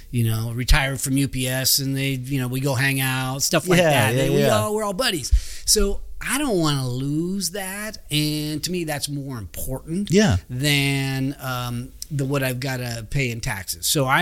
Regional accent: Sacramento, California, United States; now in Placer County, United States; I do promote Sacramento a lot continually for the last several years. And I love my hometown. And I live more in the Placer County area yeah. and I grew up here and I'll never leave

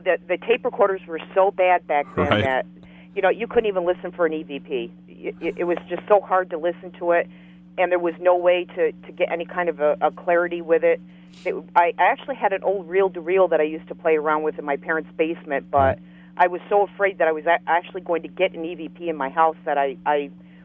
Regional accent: New York City, New York, United States; by the time I was 12, Amityville Horror was very prevalent, and I'm from the New York City area.

